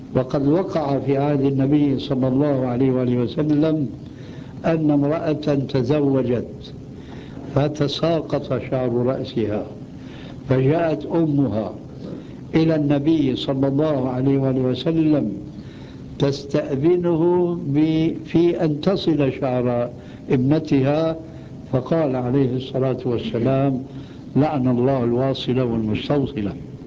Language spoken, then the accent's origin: Arabic; Syria; وفي كثير من بلاد عندنا في سوريا